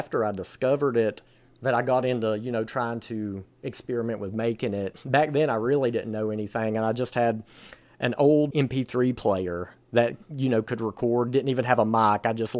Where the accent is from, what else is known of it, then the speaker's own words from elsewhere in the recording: Woodlawn, Virginia, United States; I'm from Woodlawn, Virginia.